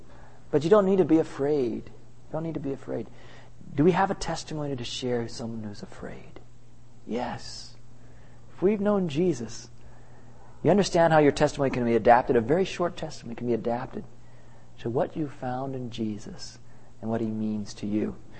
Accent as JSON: {"language": "English", "region": "Arkansas", "country": "United States", "tie": "born or raised there", "also_born_or_lived": "California", "said": "I may have been born in Southern California, but I grew up in Arkansas, you know?"}